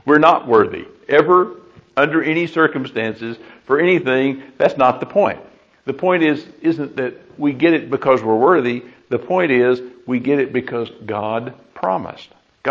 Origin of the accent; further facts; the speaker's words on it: Texas, United States; I can remember as a kid growing up in Texas, they're called terrapins, I think, but we call them snapping turtles.